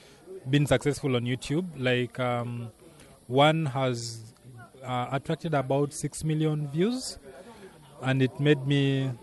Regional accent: Uganda; I'm from Uganda.

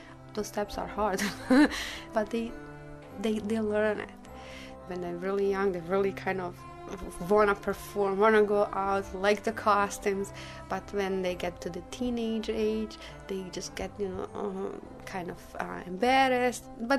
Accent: Bosnia & Herzegovina; moved away; I am from Bosnia. I learned my first steps at fifth grade, and then I continued after the high school.

